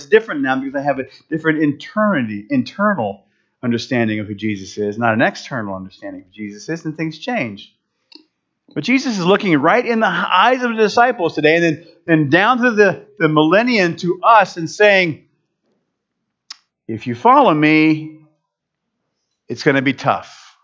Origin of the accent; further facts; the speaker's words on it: Sumter, South Carolina, United States; I just told you I grew up in Sumter